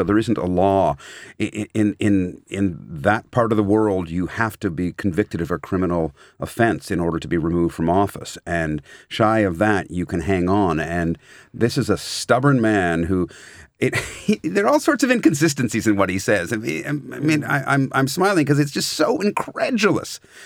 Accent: Canada; My hometown, my home and native land.

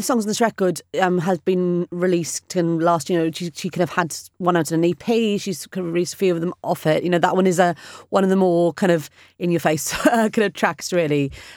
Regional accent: Swansea, Wales, United Kingdom; I'm from Swansea, you know, in Wales.

